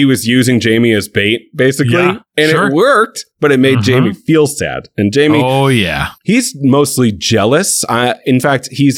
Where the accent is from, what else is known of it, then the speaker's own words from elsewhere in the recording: United States; I'm very American in that way.